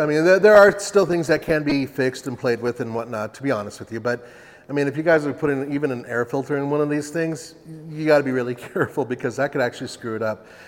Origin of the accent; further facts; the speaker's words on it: United States; Hell no. I'm an American.